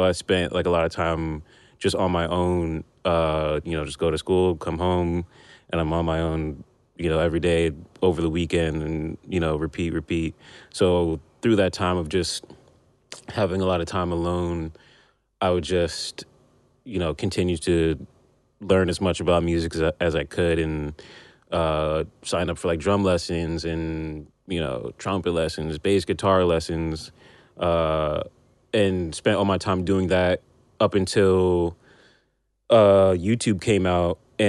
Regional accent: Union, New Jersey, United States; also born or lived in Brooklyn, United States; I was born in Brooklyn. My parents moved to New Jersey just so it would be like a safer place to grow up. And the first town that I lived in was Union, New Jersey

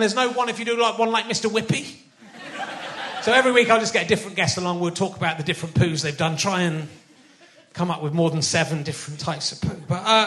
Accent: Bristol, South West England, United Kingdom; accent: West Country; I'm from Brittle. I'm from Bristle.

